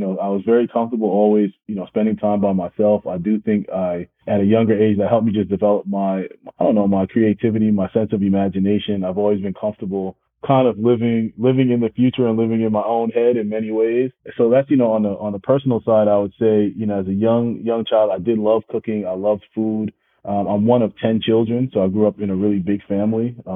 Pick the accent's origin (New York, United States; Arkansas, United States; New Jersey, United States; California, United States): New York, United States; Brooklyn; I grew up in Brooklyn. So I grew up in downtown Brooklyn, lived there up until I was, you know, 17 and graduated high school.